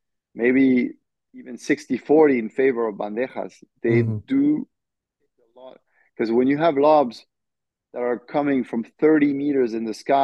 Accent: France; representing France, you know, representing my home country to play in the international events for 10 years

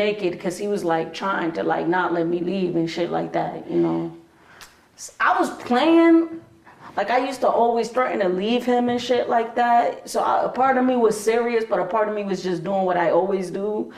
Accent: United States; born there; I was born in 88. Crackhead, you know, my dad was the drug dealer, my mom was the custody. I was born in the Heights, so especially, you know, over there, definitely in the 80s was, yeah

